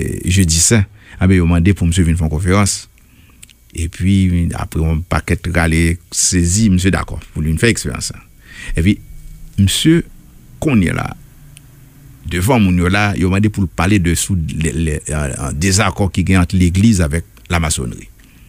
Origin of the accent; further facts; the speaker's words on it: Haiti; parce que je suis haïtien dans le pays